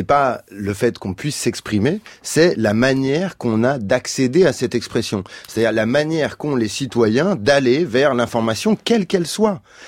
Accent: France; chez nous en France

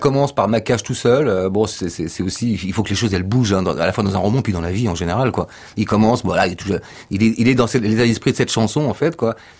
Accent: Brittany, France; Non, moi je viens de loin quand même. Ok, je suis breton, j'ai toujours fait du bateau avec mes copains.

